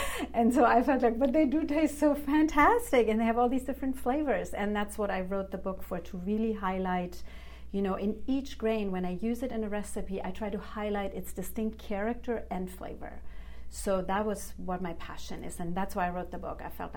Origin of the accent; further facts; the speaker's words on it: Germany; also born or lived in Greece; I was raised in Germany and Greece